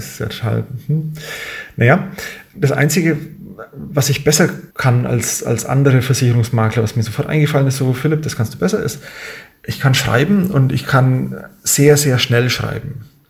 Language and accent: German; Kemnath, Bavaria, Germany; Ich komme aus Kemnath. Kemnath ist halt ein kleines Kaff in der Mitte von Gegend, weit weg von allem.